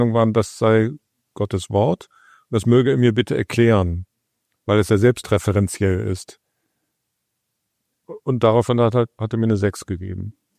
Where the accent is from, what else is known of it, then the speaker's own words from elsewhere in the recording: Bonn, North Rhine-Westphalia, Germany; ich komme aus Bonn am Rhein.